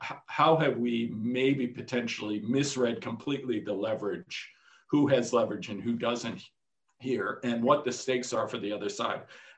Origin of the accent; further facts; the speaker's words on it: United States; No, I as an American, as an ignorant American, I follow it very closely